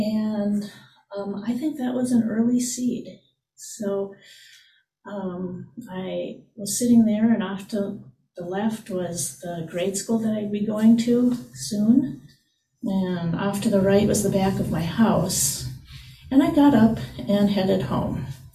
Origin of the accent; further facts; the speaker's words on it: New Brighton, Minnesota, United States; I grew up in New Brighton, in a suburb of St. Paul. And our family moved to that home, which is a new home, when I was about 4.